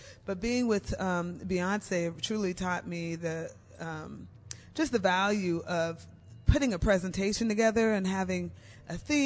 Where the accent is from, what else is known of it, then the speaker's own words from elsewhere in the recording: Aurora, Colorado, United States; Also, I'm going back to my home state, Fort Collins, Colorado, even though I'm from Aurora.